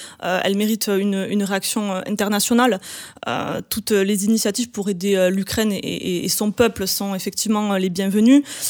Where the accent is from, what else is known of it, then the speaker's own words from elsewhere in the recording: Montauban, Occitanie, France; born there; du coup, j'ai 28 ans, je suis née à Montauban, j'habite Montauban